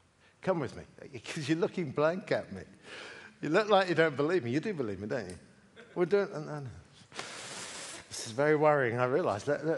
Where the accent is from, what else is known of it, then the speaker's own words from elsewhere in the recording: United Kingdom; I'm a Brit, so I know far more about this than any American does.